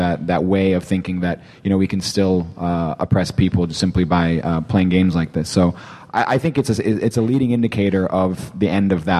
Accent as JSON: {"language": "English", "country": "United States", "tie": "born there", "said": "I'm actually from Pakistan. My parents are from there. I was born in the U.S., but we go back a lot."}